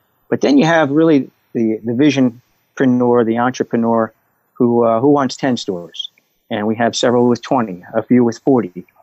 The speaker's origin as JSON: {"language": "English", "region": "New Jersey", "country": "United States", "also_born_or_lived": "Kansas", "said": "I'm from Jersey. I can do this in Kansas."}